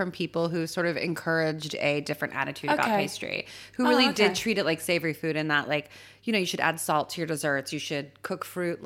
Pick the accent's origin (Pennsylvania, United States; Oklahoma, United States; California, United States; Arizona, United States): California, United States; moved away as an adult; now in New York, United States; I grew up in California. I worked in LA. I worked in San Francisco. I was 24. I was like, I'm going to move to New York for 3 months